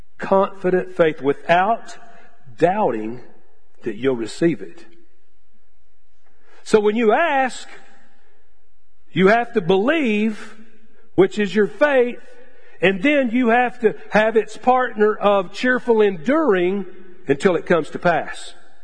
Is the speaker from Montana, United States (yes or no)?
no; Texas, United States; And we're originally from West Texas. We got to come back to Texas.